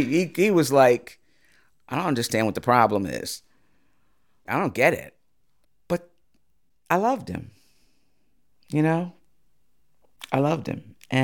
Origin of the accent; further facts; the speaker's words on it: Pleasantville, United States; When I grew up here in Pleasantville, it was a predominantly white community. And there were very few African Americans in my class.